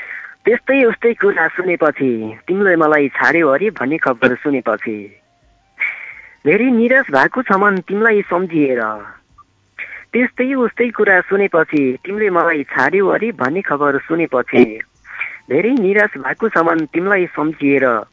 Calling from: Bhojpur, Koshi Province, Nepal; म भोजपुरबाट … बोल्दैछु।

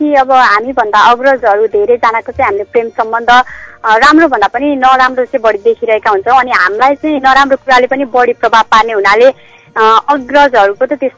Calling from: Bardibas, Madhesh Province, Nepal; हजुर म मौतरीको बदिवासबाट

